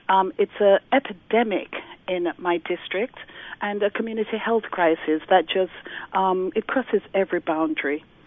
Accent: England, United Kingdom; also born or lived in Jamaica; now in United States; I was born in Jamaica, grew up in England, and now I am a citizen of the United States.

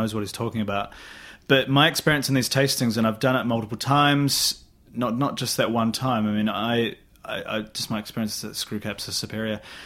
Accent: New Zealand; I'm from New Zealand.

